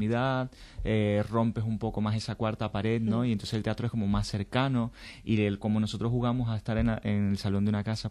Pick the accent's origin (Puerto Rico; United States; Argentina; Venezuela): Venezuela; now in Spain; porque yo soy venezolano